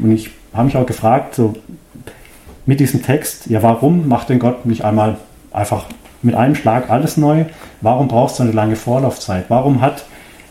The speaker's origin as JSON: {"language": "German", "town": "Freiburg", "region": "Baden-Württemberg", "country": "Germany", "said": "Ich komme ja aus Freiburg oder bin da geboren."}